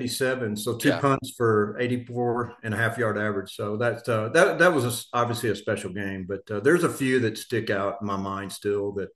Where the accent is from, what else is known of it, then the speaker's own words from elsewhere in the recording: Little Rock, Arkansas, United States; So growing up in Little Rock, you know, it's Arkansas.